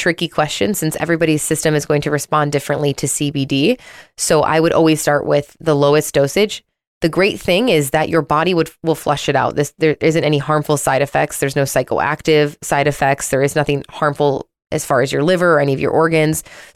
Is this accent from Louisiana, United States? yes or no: no; Chicago, Illinois, United States; I'm from Chicago, I'm from the Midwest.